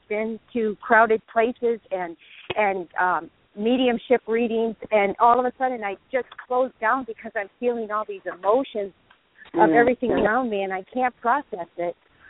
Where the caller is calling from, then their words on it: Westland, Michigan, United States; I'm calling from beautiful Westland, Michigan.